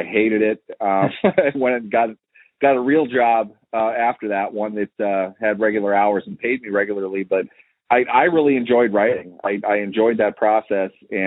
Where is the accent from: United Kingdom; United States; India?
United States; Minneapolis, Minnesota; also born or lived in Pittsburgh; So for the most part, I grew up in Minneapolis, right outside Minneapolis.